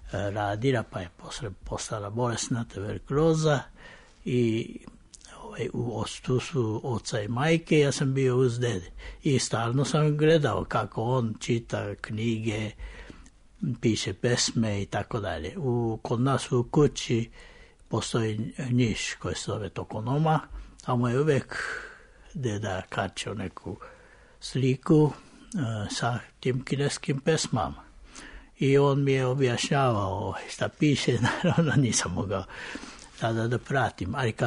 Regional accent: Japan; first language Japanese; Serbian is a second language; moved away as an adult; now in Belgrade, Serbia; ja sam rođen u Japanu i odrastao i obrazovao se u Japanu tek posle diplomiranja došao sam u Jugoslaviju, bivšu, i od tada stalno sam u Beogradu. I naravno, japanski je moj materni jezik

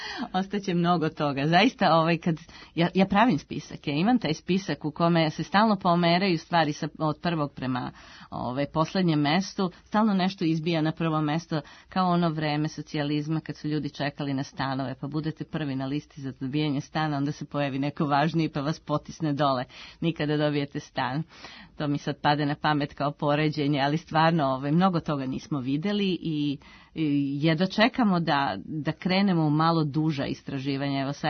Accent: Loznica, Šumadija and Western Serbia, Serbia; Ja sam rodom iz Loznice.

